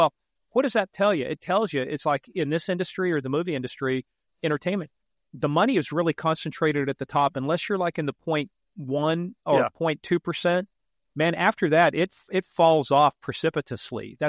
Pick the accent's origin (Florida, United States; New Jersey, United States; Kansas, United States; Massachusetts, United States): Kansas, United States; Dodge City; also born or lived in North Carolina / Monterey, California / Iran / Mishawaka, Indiana; I was born in Kansas. We moved to North Carolina. We moved to Monterey, California, went to Iran, came back to Dodge City, Kansas.